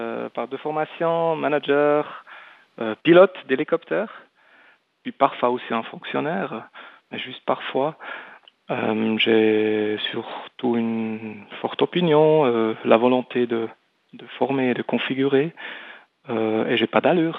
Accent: Bern, Switzerland; moved away; J'ai fait l'école ici à Berne et j'ai quitté Berne en 94. J'avais dit j'y reviens plus jamais. Et puis en 2010, quand j'ai eu la possibilité de prendre une fonction à la Confédération, je suis rentré à Berne complètement.

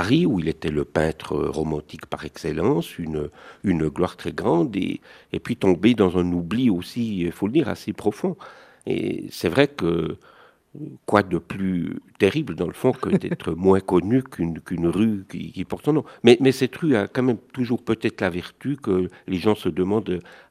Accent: La Chaux-de-Fonds, Neuchâtel, Switzerland; Je me suis rappelé que je venais de La Chaux-de-Fonds

